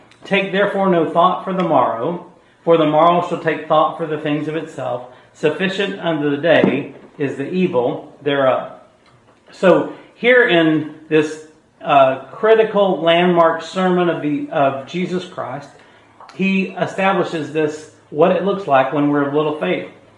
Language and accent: English; Luling, Texas, United States; I grew up in Luling, where when we got a fashion trend, it was 12 years too late, right?